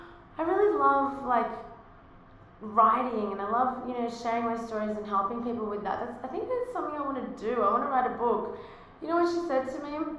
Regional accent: Australia; accent: Australian; now in United States; Now I'm here in with my Australian accent in America

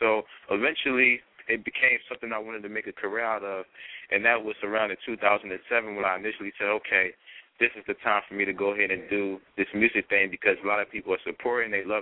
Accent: Philadelphia, Pennsylvania, United States; I'm from Philadelphia, born and raised, you know.

